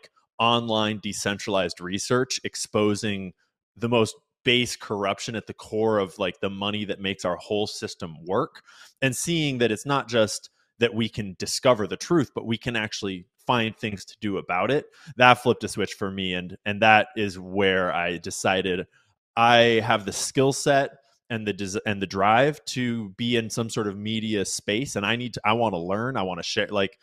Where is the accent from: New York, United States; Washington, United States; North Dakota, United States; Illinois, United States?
Washington, United States; I grew up in Washington, the son of two teachers. I was raised left and voted left and thought left my whole life without even thinking about it.